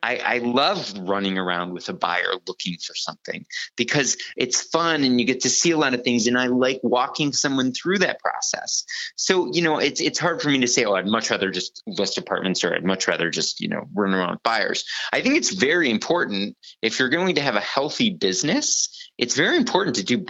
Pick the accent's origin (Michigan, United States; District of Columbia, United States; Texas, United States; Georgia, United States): Michigan, United States; Bloomfield Hills; moved away as an adult; now in New York, United States; I grew up in Michigan. So I grew up in a town called Bloomfield Hills, Michigan.